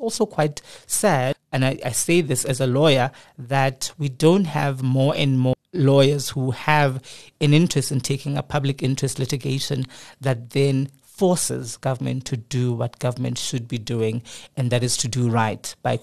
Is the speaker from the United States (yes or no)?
no; Gauteng, South Africa; not from what we know them to be because we're from Gauteng